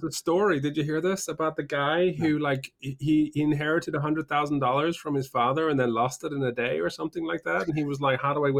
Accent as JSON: {"language": "English", "country": "Norway", "tie": "born or raised there", "also_born_or_lived": "United Kingdom", "second_language": "English", "said": "I grew up in Norway and spent a bunch of time in the UK"}